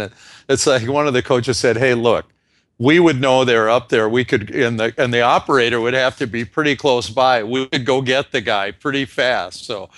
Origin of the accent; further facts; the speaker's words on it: Australia; like I am, being an Aussie.